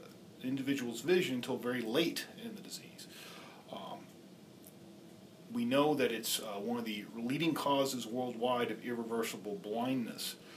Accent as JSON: {"language": "English", "town": "Johnson City", "region": "Tennessee", "country": "United States", "said": "And now here back in Johnson City, I'm from Johnson City originally. Glad to be back."}